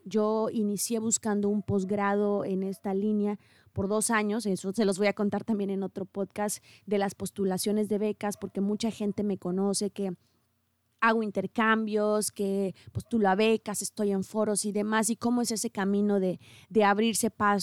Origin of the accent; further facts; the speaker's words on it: Ángel R. Cabada, Veracruz, Mexico; Yo soy originaria de un pequeño municipio en la región de Los Tuxtlas que se llama Ángel Rosario Cavada. Y bueno, después me fui a estudiar al puerto de Veracruz